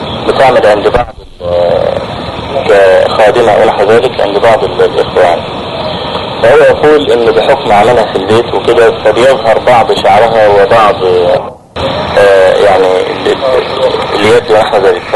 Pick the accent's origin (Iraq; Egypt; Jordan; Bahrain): Egypt; في لجنة الإفتاء عندنا في مصر